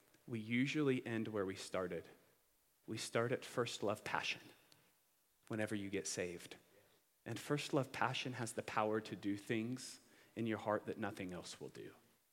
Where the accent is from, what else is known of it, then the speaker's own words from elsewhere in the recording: Hillsboro, United States; I come from Hillsboro. It's about 60 miles north of here.